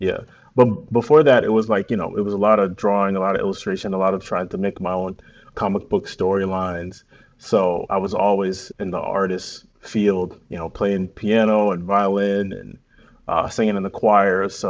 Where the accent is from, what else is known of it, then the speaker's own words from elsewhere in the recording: Saratoga Springs, New York, United States; I'm originally from Saratoga Springs, New York, which is a small city in upstate New York.